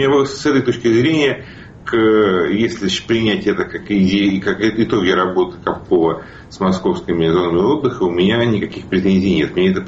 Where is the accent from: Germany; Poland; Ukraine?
Ukraine; Kyiv; Я свое детство провел в Киеве среди очень зеленых зон